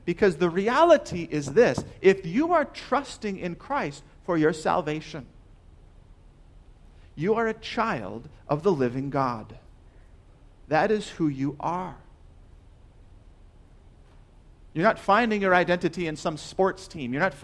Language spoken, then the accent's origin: English; Minnesota, United States; Well, I'm from Minnesota.